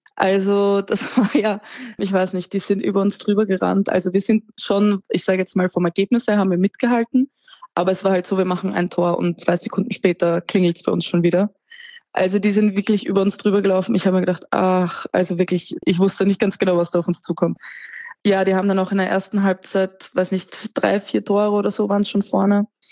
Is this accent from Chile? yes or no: no; Austria; ich kann das nicht so ganz einordnen als Österreicherin